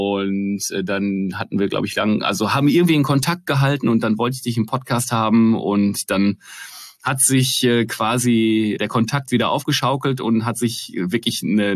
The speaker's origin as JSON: {"language": "German", "region": "North Rhine-Westphalia", "country": "Germany", "said": "Ich habe zwei ältere Brüder und der Älteste, wir kommen aus dem Ruhrgebiet"}